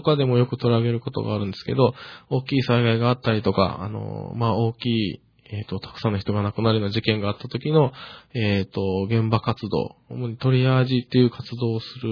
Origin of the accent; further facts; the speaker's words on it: Okinawa, Japan; also born or lived in Kanagawa; 僕沖縄県の出身なんですけど、3年前まで神奈川県で働いてまして、